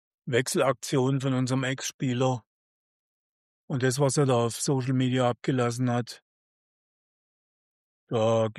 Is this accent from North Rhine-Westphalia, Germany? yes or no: no; Stuttgart, Baden-Württemberg, Germany